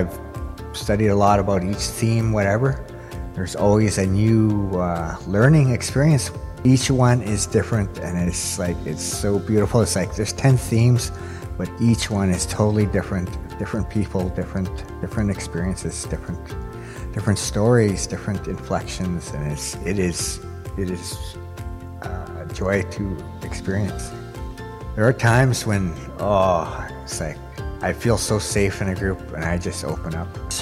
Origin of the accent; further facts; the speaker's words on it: Winnipeg, Manitoba, Canada; I'm from Winnipeg, Manitoba. … That translates to yellow swan. My clan is Gagagi, Raven clan. I'm from Turtle Island.